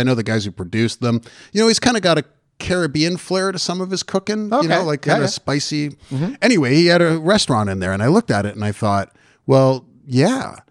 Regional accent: Canada; Toronto fans don't have it good because we're Canadian and we don't demand better.

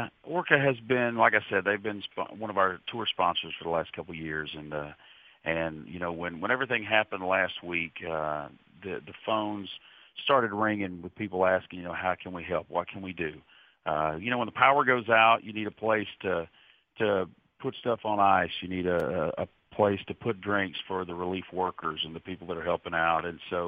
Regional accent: Georgia, United States; I was born and raised in Georgia. Lived right on the Georgia-Tennessee line my whole life.

